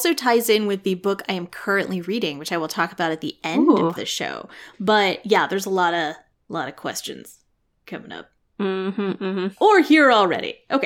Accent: England, United Kingdom; also born or lived in Scotland; It's like, where are you from? England, but also Scotland.

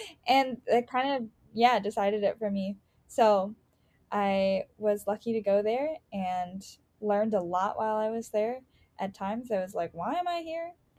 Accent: Chicago, Illinois, United States; That's amazing. I grew up in Rogers Park.

